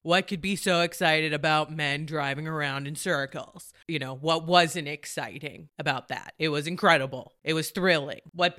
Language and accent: English; New England, United States; I'm from New England, so it's just NASCAR is not a super accessible sport to me anyway.